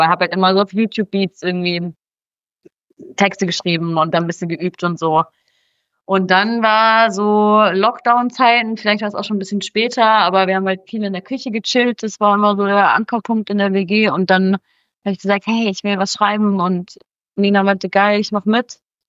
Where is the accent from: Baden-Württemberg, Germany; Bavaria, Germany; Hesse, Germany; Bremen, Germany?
Baden-Württemberg, Germany; Ich komme aus der Nähe von Freiburg, also auch aus dem Süden